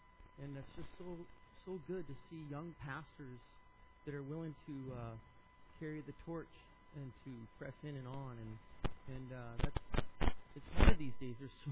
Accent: Idaho, United States; I'm from Idaho, so there's a lot of Mormonism

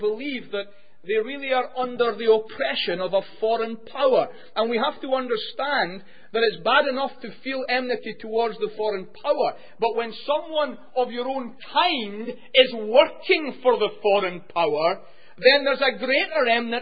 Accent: Scotland, United Kingdom; now in Northern Ireland; Now, I come from Scotland originally, but coming to you from Northern Ireland

